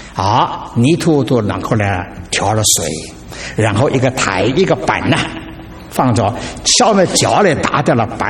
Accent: China; 你知道我们中国人最好的瓷器是金德镇

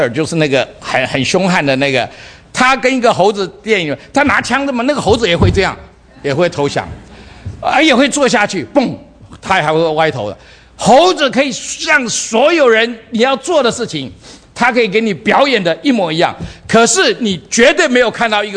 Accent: China; now in United States; 我们从中国来，我们都很清楚了，30年前跟今天这个经济的实力差多远。我们以前都要跑到美国来

